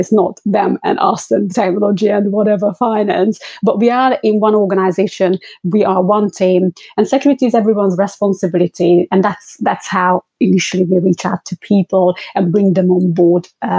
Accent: London, United Kingdom; So I'm from London

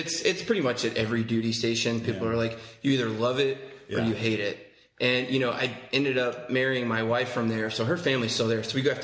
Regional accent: Texas, United States; And, you know, we grew up predominantly in Texas. So football is akin to religion in those parts.

